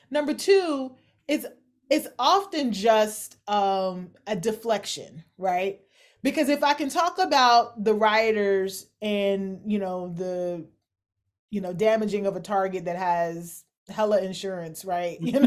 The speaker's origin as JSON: {"language": "English", "region": "Kentucky", "country": "United States", "said": "I'm from Kentucky. I've seen national championship celebrations do more damage than the riots did."}